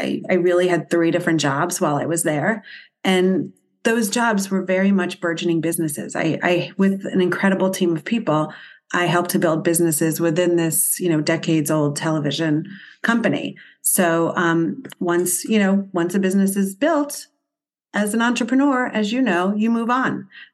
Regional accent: New Jersey, United States; Went to school at the University of South Carolina, coming from the New York area. I grew up in New Jersey and was a government and international studies major.

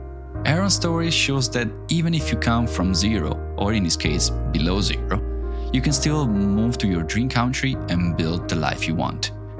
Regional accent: Italy; moved away; As you may know, I'm originally from Italy. I left my country about 9 years ago. I restarted my life twice in two different countries

